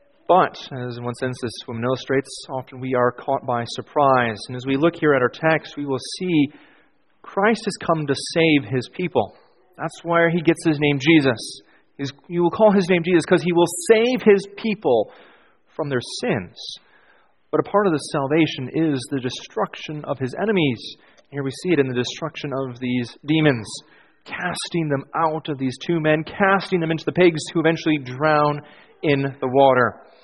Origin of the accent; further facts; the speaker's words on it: Brooklyn, Wisconsin, United States; grew up in a tiny town, Brooklyn, Wisconsin. And I never tell people when I first meet them that I'm from Brooklyn, Wisconsin, of 1,400 people, because no one knows where Brooklyn, Wisconsin is.